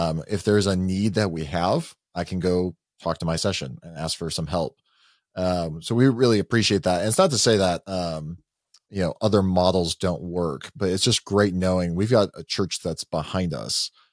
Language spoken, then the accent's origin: English; Lombard, Illinois, United States; because Lombard, Narrows Grove area is my hometown. And so, and I actually, the church that sent us, Christ Prez, used to be a church that Neil alluded to called Spring Valley, which Neil was at for a time. That's actually the PCA church I grew up in.